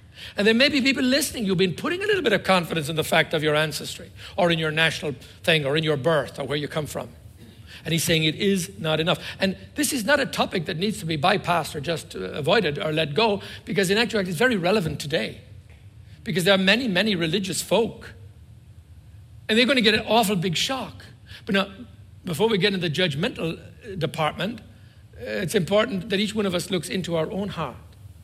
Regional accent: Ireland; The island I came from Ireland. And I saw people back there carry beads in one hand and an Armalite rifle in another.

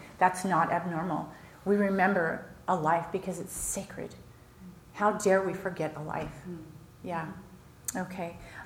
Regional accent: California, United States; So I'm born and raised in California.

